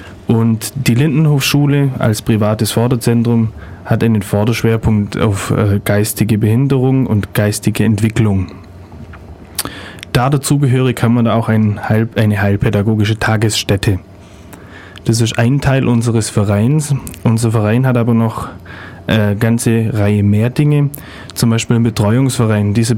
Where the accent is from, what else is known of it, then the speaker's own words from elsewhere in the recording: Neu-Ulm, Bavaria, Germany; in Neu-Ulm, wo ich herkomme